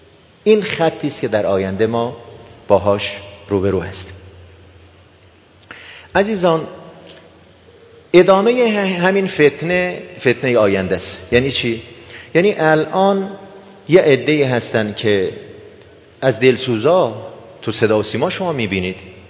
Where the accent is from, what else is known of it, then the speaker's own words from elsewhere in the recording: Iran; نه اینکه ما ایرانی هستیم این را میگیم